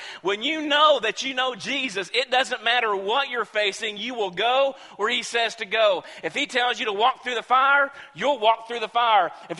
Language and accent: English; United States; because I'm an American and it's acceptable in my culture and my county